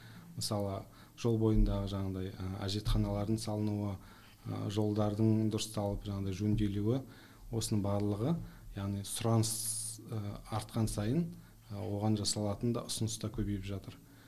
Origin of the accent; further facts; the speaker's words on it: Kandyagash, Aktobe Region, Kazakhstan; Мысалы мен Астана қаласында тұрамын ба қазір, бірақ мен Ақтөбеден Қандағаш деген жерден, Мұғалжар ауданы.